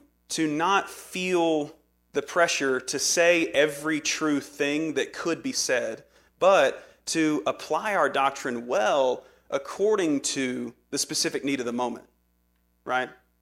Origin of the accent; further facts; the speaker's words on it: Louisiana, United States; I'm from Louisiana. We don't teach people how to speak there.